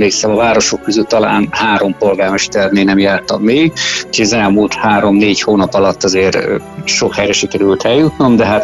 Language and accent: Hungarian; Hungary; born there; ugye én a Tiszaparton születtem, nagyon szeretem a halat